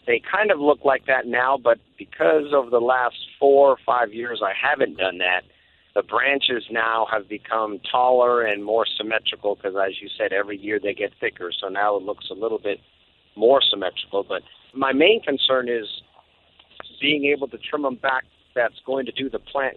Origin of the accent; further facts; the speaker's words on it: Florida, United States; but I'm originally from Florida.